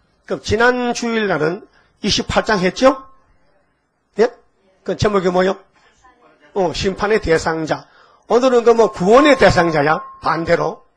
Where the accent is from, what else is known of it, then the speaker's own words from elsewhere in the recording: Yecheon, North Gyeongsang, South Korea; 저 우리 고향에 가면요. 예천군이라는 데 있어요.